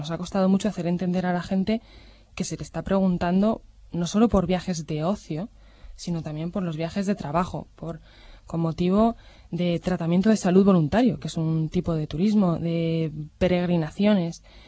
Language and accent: Spanish; Spain; qué rentables somos los españoles